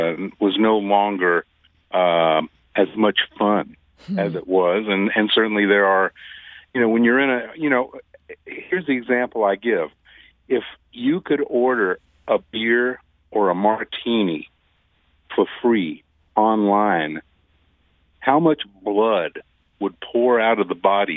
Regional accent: Deep South, United States; Well, he was from the Northeast. I was from the Deep South. I think in some ways I had a more visceral exposure to the music.

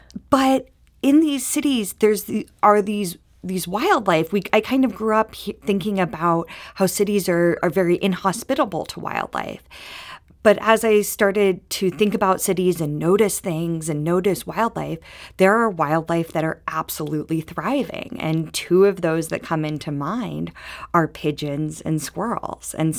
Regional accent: Oakland, California, United States; now in St. Louis, United States; And I moved to St. Louis not being a St. Louis resident. I grew up in Oakland, California

